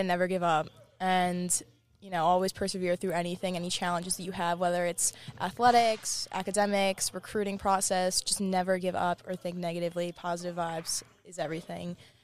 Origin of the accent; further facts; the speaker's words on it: New York, United States; I've been to a lot of the Stony Brook games because I'm from Long Island, and it's obviously, you know, right around the corner.